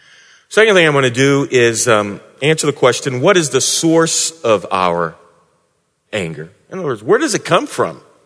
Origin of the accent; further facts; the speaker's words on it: St. Louis, Missouri, United States; also born or lived in Houston; I grew up in St. Louis. You go outside in the middle of the summer and it's like breathing mud. We lived in Houston for a number of years.